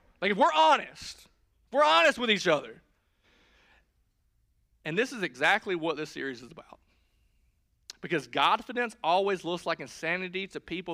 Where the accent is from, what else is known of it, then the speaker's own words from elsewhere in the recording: Woodruff, United States; I'm from Woodruff, so I don't know everything.